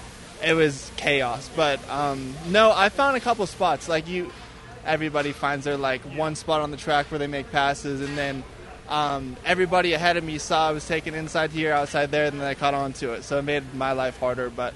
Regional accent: Salt Lake City, Utah, United States; I grew up in Salt Lake

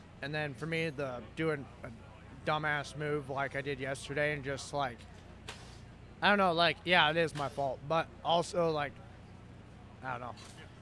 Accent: United States; we're American. Like, we race on Saturdays.

